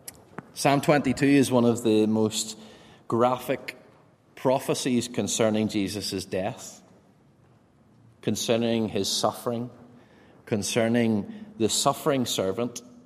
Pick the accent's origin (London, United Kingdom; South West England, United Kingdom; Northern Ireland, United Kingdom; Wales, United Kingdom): Northern Ireland, United Kingdom; moved away as an adult; now in Spain; growing up in Northern Ireland, we weren't really exposed much to other languages. I have a French GCSE and really can't speak a word of anything of French. And so moving to Spain at the age of 29